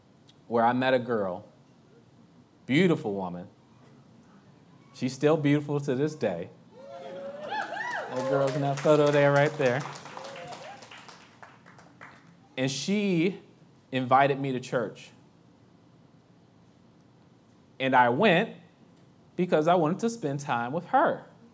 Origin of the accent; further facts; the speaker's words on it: Maryland, United States; moved away as an adult; now in Pittsburgh, United States; I was not in Pittsburgh at the time. I'm originally from Maryland.